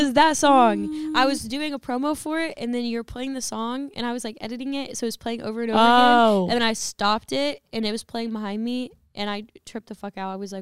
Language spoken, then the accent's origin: English; the South, United States; because I'm from the South, so like, no, I don't love country.